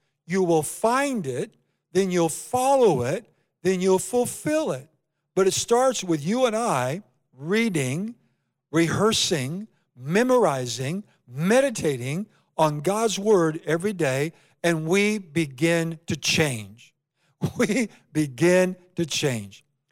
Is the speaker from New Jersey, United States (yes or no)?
no; Iowa, United States; You know, I grew up in Iowa in a small town below Des Moines.